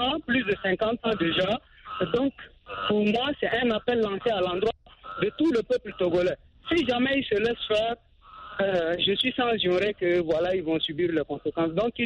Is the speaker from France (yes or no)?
no; Chad; chez moi au Tchad